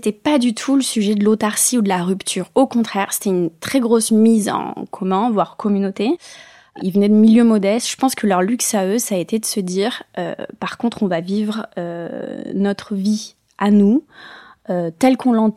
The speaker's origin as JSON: {"language": "French", "region": "Basque Country", "country": "Spain", "tie": "born or raised there", "also_born_or_lived": "Bayonne, France", "said": "Moi, je suis native de Bayonne, mais après, on a vite gravité Pays Basque, mais côté espagnol, donc on est passé à l'autre côté de la frontière. Et puis, en fait, s'en suivent 30 déménagements."}